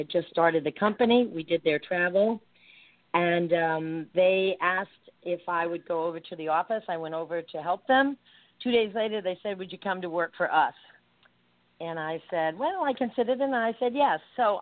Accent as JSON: {"language": "English", "region": "Rhode Island", "country": "United States", "said": "because I'm from Rhode Island, I was working in Boston at the time"}